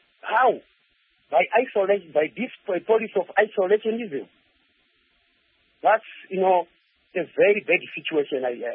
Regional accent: Mount Darwin, Mashonaland Central, Zimbabwe; from Mount Darwin.

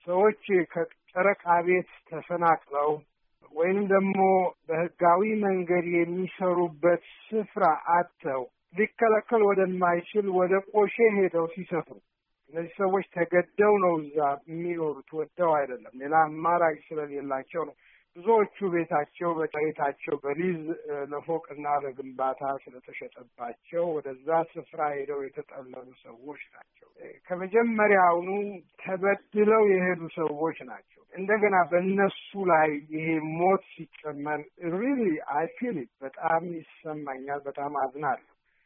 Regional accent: Adama, Oromia, Ethiopia; የገጠር ተማሪ ነበርኩ እና ወደ ናዝሬት ወደ አሁን አዳማ በሚባለው ከተማ በዛ ነው ያደግኩት። እዛ ቤተሰብ አልነበረኝም

